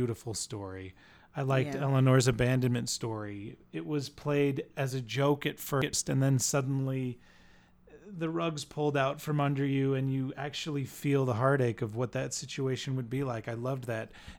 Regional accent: United States; born there; I was born in America, and as a red-blooded American, I say, nay, arranged marriages, no way, freedom first.

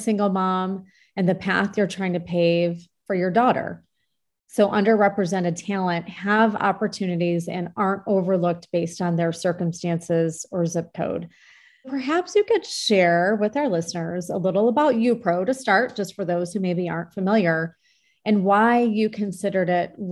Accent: Michigan, United States; I know we're both from Michigan.

